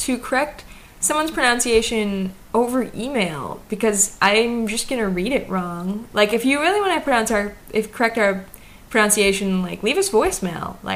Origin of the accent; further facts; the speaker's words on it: Midwest, United States